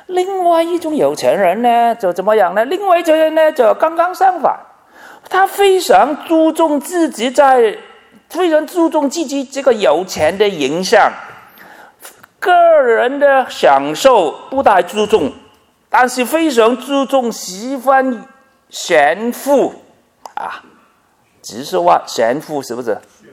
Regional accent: Hong Kong; 我们香港人叫富豪饭堂的东西去吃饭

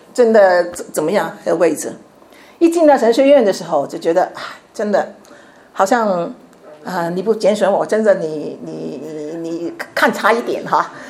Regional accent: Chaozhou, Guangdong, China; 当然我是潮州人

